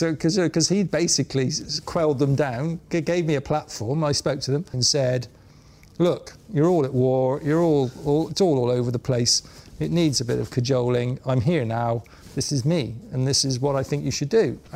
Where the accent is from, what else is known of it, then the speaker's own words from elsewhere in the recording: Bristol, South West England, United Kingdom; this might sound crazy, the fact that I was from Bristol.